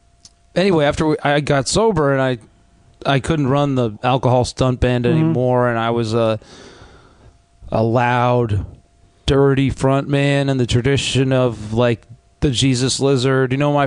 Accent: New Canaan, Connecticut, United States; I grew up in New Canaan, Connecticut.

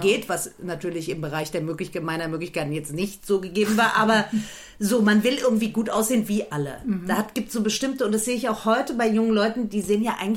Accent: Hesse, Germany; Also wenn ich komme hier aus dem Taunus.

